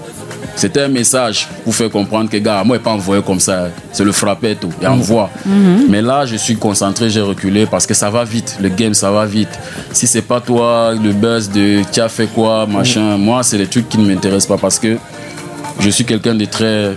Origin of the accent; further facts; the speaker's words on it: Cameroon; born there; Mais moi je suis né au Cameroun.